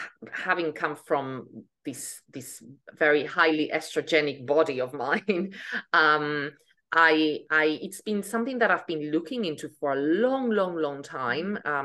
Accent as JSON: {"language": "English", "country": "Spain", "also_born_or_lived": "United Kingdom", "moved": "yes", "lives_now": "New York, United States", "said": "Yes, I am in New York. I come from Europe. I am from Spain, and I lived in the UK for a long, long time. And I've been in the States now for 7 years."}